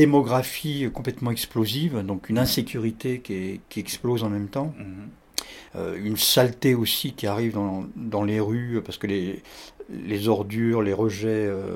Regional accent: Grand Est, France; born there; je suis français, j'y peux rien si je suis né en Champagne.

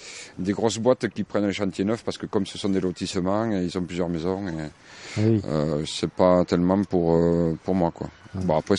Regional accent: Sébazac, Occitanie, France; moi je suis de Sébazac, je suis arrivé en 72 à Sébazac.

